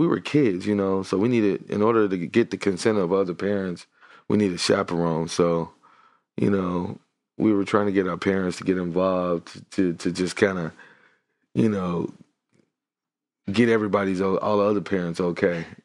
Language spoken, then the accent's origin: English; Dallas, Texas, United States; I'm from Dallas, which is like, they call Dallas the Dallas Area Metroplex, the DFW.